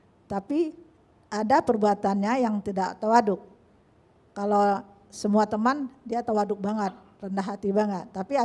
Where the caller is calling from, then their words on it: Jakarta, Indonesia; saya dari Pasar Minggu